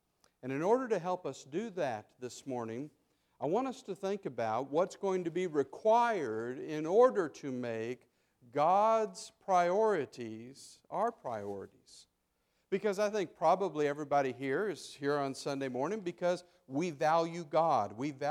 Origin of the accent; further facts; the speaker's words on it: Las Cruces, New Mexico, United States; because I was raised in New Mexico, southern New Mexico. If you don't hold that against me, I was raised in Las Cruces.